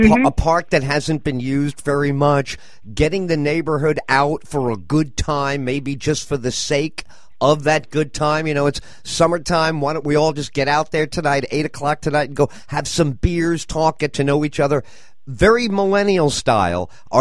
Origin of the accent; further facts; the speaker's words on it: New York, United States; I come from New York.